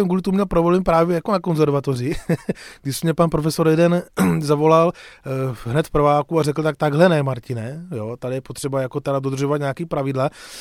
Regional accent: Tuřany, South Moravian Region, Czechia; also born or lived in Brno; já jsem se narodil v roce 1981 a narodil jsem se vlastně v Brně samozřejmě, ale vyrůstal jsem v Tuřanech u Brna

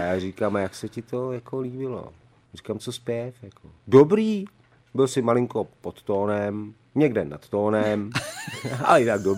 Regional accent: Moravia, Czechia; now in Hradec Králové, Czech Republic; Já jsem v Hradci, já jsem z Moravy, taky tam jsme měli Vinohrady, ale úplně jiný.

